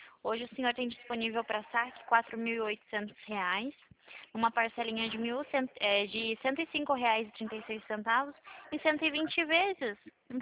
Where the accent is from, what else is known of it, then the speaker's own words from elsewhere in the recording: Itapetininga, São Paulo, Brazil; Então, eu sou aqui de Tapetininga também.